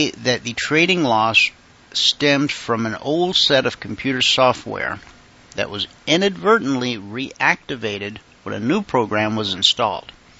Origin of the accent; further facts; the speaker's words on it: Deep South, United States; I grew up in the Deep South. That was a very taboo thing.